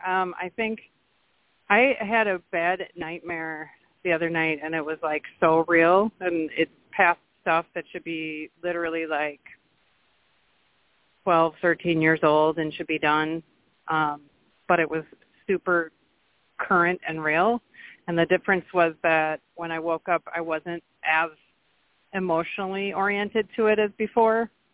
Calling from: Milwaukee, Wisconsin, United States; from Milwaukee.

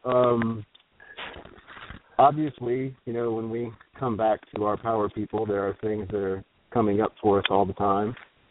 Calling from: Starkville, Mississippi, United States; I am calling from Starkville, Mississippi, but you might recognize the 828 area code. I usually reside in Asheville, North Carolina.

